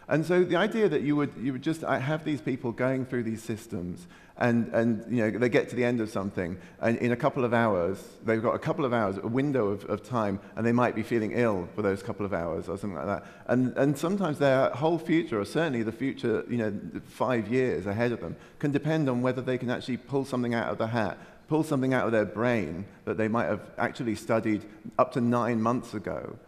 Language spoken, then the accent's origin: English; United Kingdom; I have to ask you now, being British